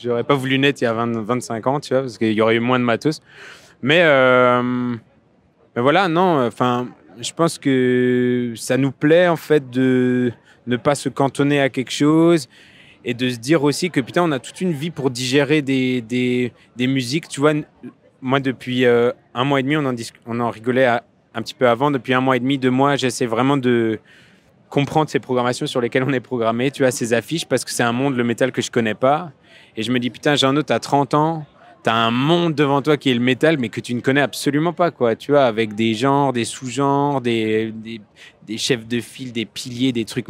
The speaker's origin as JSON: {"language": "French", "region": "England", "country": "United Kingdom", "second_language": "French", "said": "Et je suis anglais."}